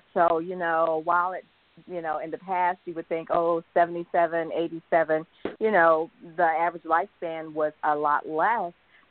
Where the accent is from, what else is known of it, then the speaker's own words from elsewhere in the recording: Richmond, Virginia, United States; you're here in my hometown, you're in Richmond, Virginia.